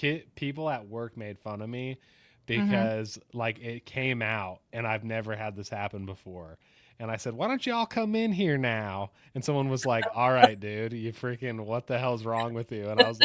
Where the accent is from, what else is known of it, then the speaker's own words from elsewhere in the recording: Florida, United States; now in Tennessee, United States; I'm from Florida.